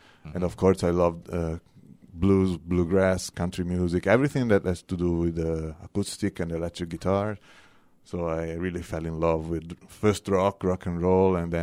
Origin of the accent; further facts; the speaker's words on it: Tuscany, Italy; English is a second language; I'm from Tuscany, not far from Florence and Pisa, in the wine region.